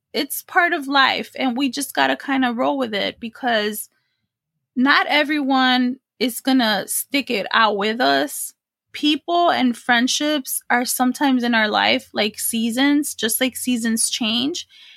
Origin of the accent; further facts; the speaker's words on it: Chicago, Illinois, United States; You know, I'm from Chicago originally. We got some good Puerto Rican food out there.